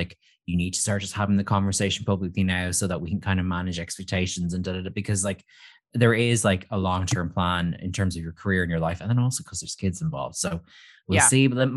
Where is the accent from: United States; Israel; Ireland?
Ireland; in general, I'm not a royal family person, and that's someone that's just being Irish, and I think we know better than to be into them.